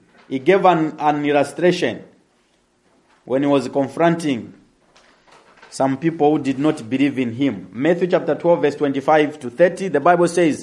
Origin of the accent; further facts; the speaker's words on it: Zambia; I come from Zambia, okay? Africa.